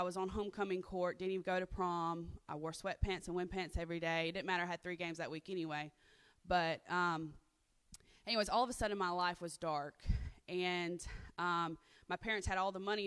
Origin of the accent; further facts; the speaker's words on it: Florida, United States; also born or lived in Dothan, Alabama; I was born in Dothan, but I was raised in Florida.